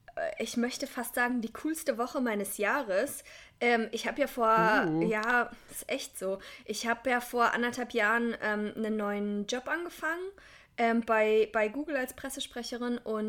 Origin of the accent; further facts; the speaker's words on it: Germany; als in Rheinland-Pfalz und NRW diese schlimme Flutkatastrophe war, das ist halt genau in meiner Heimatregion.